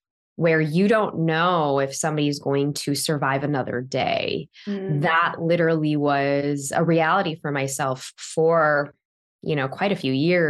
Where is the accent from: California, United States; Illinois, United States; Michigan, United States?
Illinois, United States; Chicago; having grown up in an immigrant household, my parents, for context, we grew up in Chicago, but for context, they were from, you know, my dad was from India, my mom was from the Philippines.